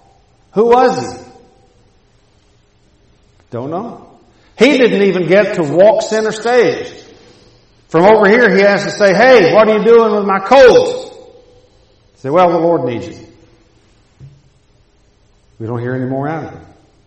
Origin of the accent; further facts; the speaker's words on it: Texas, United States; I grew up in Texas, and I learned all about what it means to go take another man's horse